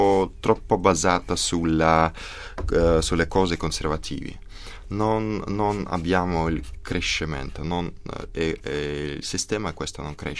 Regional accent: Russia; Italian is a second language; io ho finito il conservatorio di Mosca proprio 2 anni fa, così diciamo che sono cresciuto nella Russia e imparato tante cose.

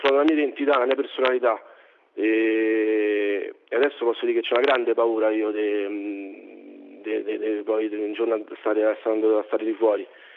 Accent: Rome, Lazio, Italy; Vengo da Torpignattara, quindi è un quartiere dove sì, nasci, cresci in fretta

